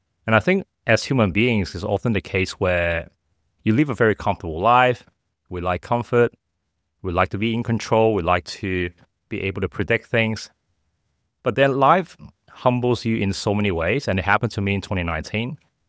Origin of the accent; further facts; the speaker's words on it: Hong Kong; also born or lived in Australia; I was born and raised in Hong Kong and had an opportunity to study abroad. So I did spend about 10 years, like a decade, living in Australia.